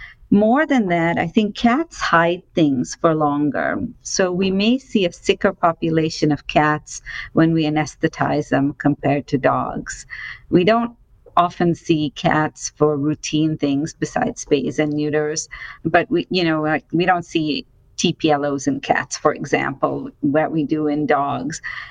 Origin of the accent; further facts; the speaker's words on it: India; I grew up actually in India